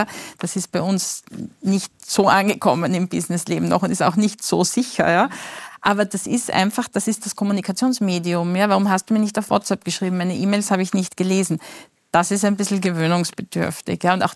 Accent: Austria; Das können wir als Österreicher und unsere österreichischen Betriebe auch sehr gut.

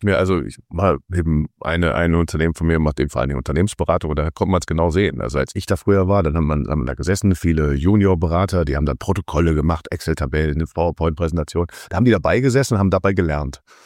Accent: Cologne, North Rhine-Westphalia, Germany; als Kölner

